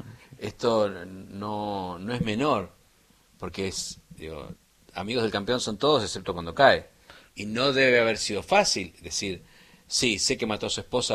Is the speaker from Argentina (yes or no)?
yes; Santa Fe, Argentina; Somos todos santafesinos, chicos.